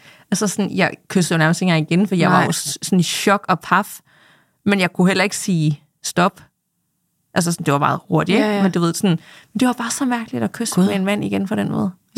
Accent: Jutland, Denmark; det er jo inflationstider, jeg er fra Jylland, det er elcykel

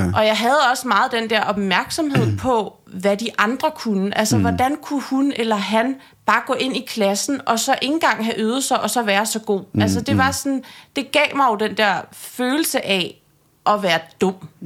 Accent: Hørsholm, Capital Region of Denmark, Denmark; jeg er vokset op i Hørsholm, også nord for København, og er vokset op i, hvad man vel kalder en kernefamilie, med en mor og en far og en lillebror.

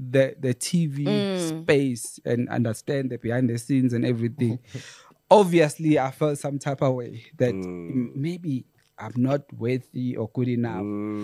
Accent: Empangeni, KwaZulu-Natal, South Africa; So I'm from Empangeni, bra.

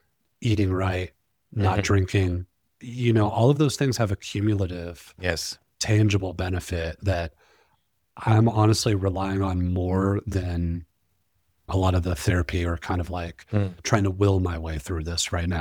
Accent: Texas, United States; I grew up in Texas. My dad and uncles, you know, cowboy hats, handlebar mustaches.

